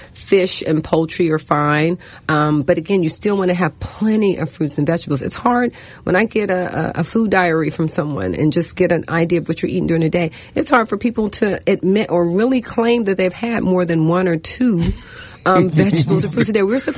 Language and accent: English; Washington, District of Columbia, United States; I live where I work purposefully. I'm from Washington, D.C. I could live anywhere I want. I purposefully live in Ward 8.